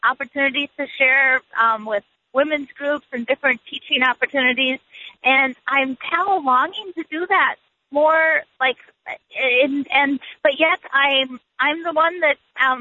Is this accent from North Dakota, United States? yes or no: yes; North Dakota, United States; from North Dakota. I'm 58 years old.